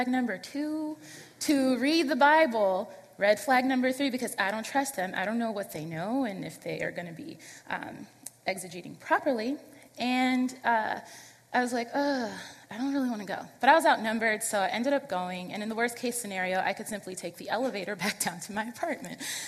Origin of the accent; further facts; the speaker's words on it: Brooklyn, New York, United States; now in Connecticut, United States; If you don't know me personally, then you don't know that I'm from Brooklyn, New York, and when I came to Connecticut after college